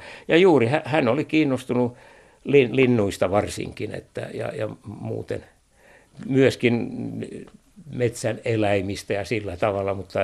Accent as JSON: {"language": "Finnish", "town": "Vaasa", "region": "Ostrobothnia", "country": "Finland", "tie": "born or raised there", "said": "kun mä menin ensimmäiselle luokalle kansakoulussa täällä Palosaarella, mistä mä oon kotoisin."}